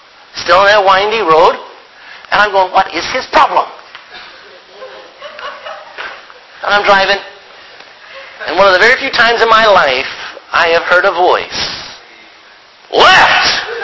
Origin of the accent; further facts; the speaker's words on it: Texas, United States; I'm a Texan, I gotta remind myself, stay on the left side.